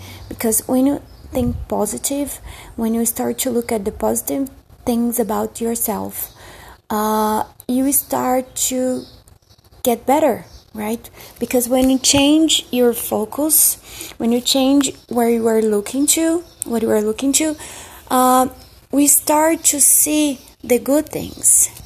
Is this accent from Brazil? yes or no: yes; Brazil; first language Portuguese; English is a second language; I'm originally from Brazil, so forgive my accent.